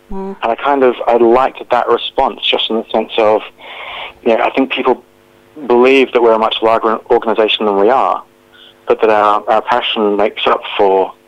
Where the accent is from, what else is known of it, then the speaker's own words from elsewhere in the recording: Albany, Western Australia, Australia; growing up in a small town in Western Australia, I grew up in Albany.